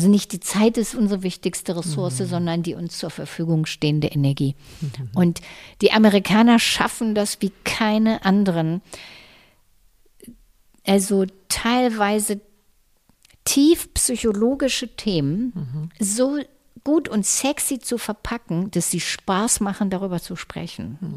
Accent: Lower Saxony, Germany; Und dann bin ich in meine alte Heimat zurückgegangen, ans Steinhuder Meer.

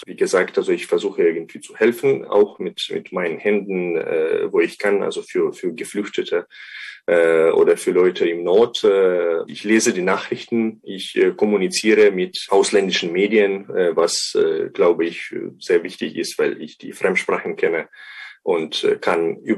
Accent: Ukraine; German is a second language; aber als Ukrainer würde ich sagen

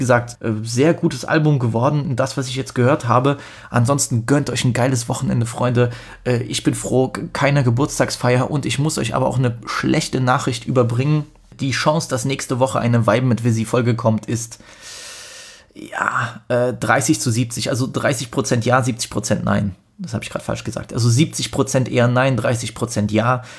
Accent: Poland; eigentlich als Pole müsste ich diese Sounds alle drauf haben

